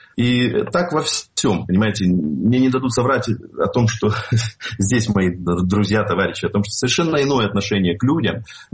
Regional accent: Donetsk, Donetsk Oblast, Ukraine; born there; Да, я родился в Донецке

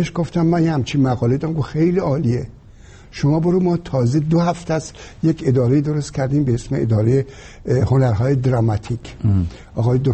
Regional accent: Shiraz, Fars, Iran; ما شیرازی هستیم. من رفته بودم شیراز وقتی که 14-15 سالم بود

